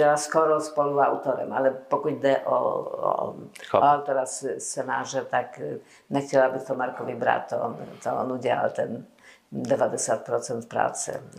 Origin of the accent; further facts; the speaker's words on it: Poland; Czech is a second language; moved away as an adult; now in Czech Republic; já jsem přijala z Polska